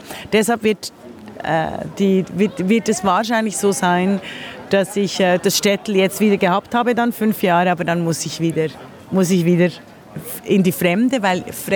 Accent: Switzerland; Also natürlich bin ich, aber also ich bin die untypischste Schweizerin, die es wohl, glaube ich, in diesem kleinen Land gibt.

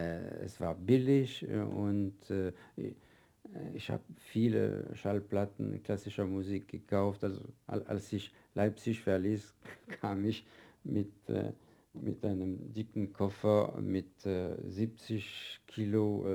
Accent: Paris, Île-de-France, France; Ich habe ihm gesagt, ich komme aus Paris

